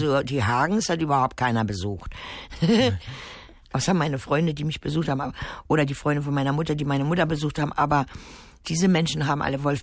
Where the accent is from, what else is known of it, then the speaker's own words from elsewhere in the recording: Germany; Ich komme aus dem Land, wo die Mauer gefallen ist.